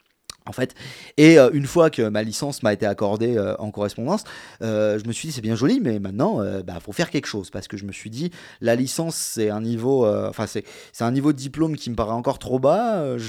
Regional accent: Lyon, Auvergne-Rhône-Alpes, France; Je me serais peut-être rapproché de Lyon parce qu'à la base, je suis lyonnais.

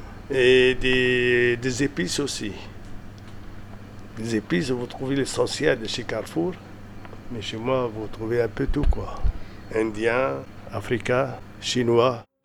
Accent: Tunisia; moved away; je suis d'origine tunisienne, je suis né en Tunisie, je suis fier d'être. Je suis arrivé le 15 septembre 1965.

